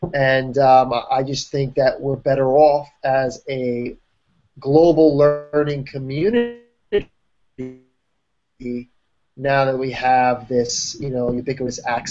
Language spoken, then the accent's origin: English; New Jersey, United States; moved away as an adult; now in New York, United States; Born and raised, but now I'm a New Yorker.